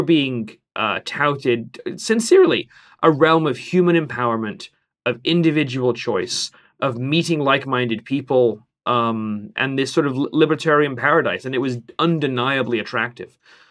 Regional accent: England, United Kingdom; as an Englishman

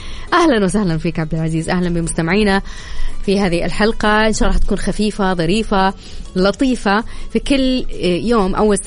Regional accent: Jeddah, Makkah Province, Saudi Arabia; عندنا في جدة إحنا خارج أصلاً، يعني إحنا خارج الكوكب، خارج المجرة، ما يجينا برد.

